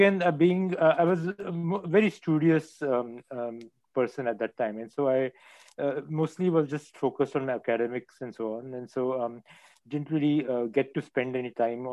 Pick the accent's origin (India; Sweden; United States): India; Pune, Maharashtra; also born or lived in Mumbai; I grew up mostly in Pune and Mumbai. The first 4 years I was in Mumbai, and then I moved to Pune, and then was back in Mumbai starting from the 11th standard and IIT.